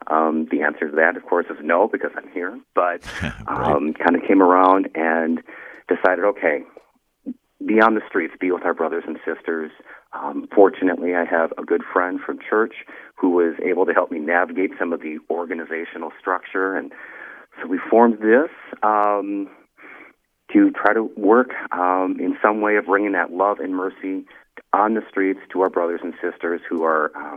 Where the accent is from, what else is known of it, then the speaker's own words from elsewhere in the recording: Minnesota, United States; Living down in Dallas at the time. I'm from the Twin Cities area, but was down in Dallas.